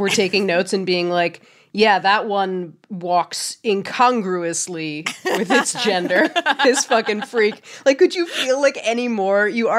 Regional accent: New York, United States; And then kind of came back to New York where I'm from. I'm from New York

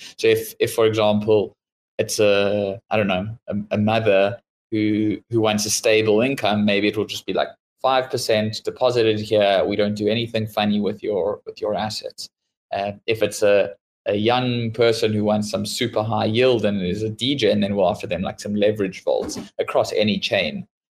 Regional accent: South Africa; moved away as an adult; now in United States; So pretty much I grew up in South Africa.

